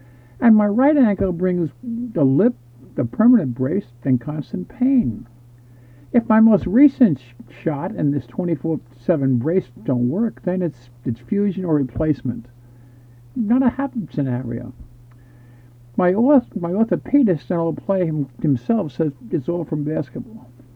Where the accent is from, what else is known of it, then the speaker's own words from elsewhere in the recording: Inwood, New York, United States; I am from Inwood. I grew up small and only grew late in college.